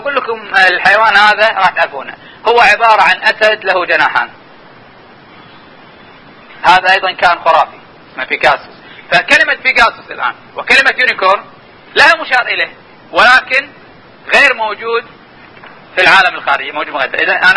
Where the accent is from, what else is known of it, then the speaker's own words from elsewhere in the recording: Kuwait; لكن احنا عندنا في الكويت هذول كلهم يشيرون الى الشيخ سعد العبد الله.